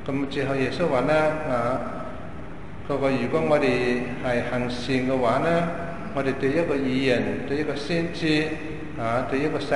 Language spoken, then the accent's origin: Cantonese; China; 咁我哋中国人做唔做得到咧？